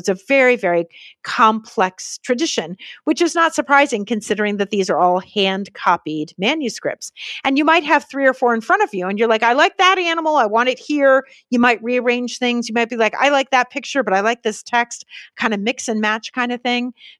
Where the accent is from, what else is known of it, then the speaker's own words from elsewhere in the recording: United States; at least I was brought up in the United States where the separation of church and state is such a important part of our culture.